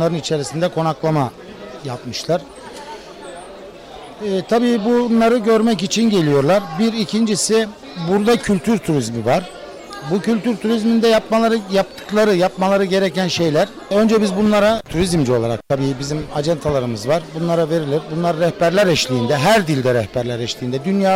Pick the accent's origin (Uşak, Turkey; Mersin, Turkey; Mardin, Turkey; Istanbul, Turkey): Mersin, Turkey; now in Cappadocia, Turkey; Ben aslen Mersinliyim. Hemen balığın başına geldim. Çünkü balığı bildiğimiz için. Efendime söyleyeyim. İşte burada yaşıyorum. 16 yıldır buradayım.